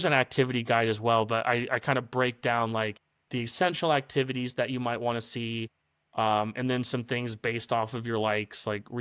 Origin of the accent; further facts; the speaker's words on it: Vancouver, British Columbia, Canada; Like if I were to tell you like, oh, I'm from Vancouver.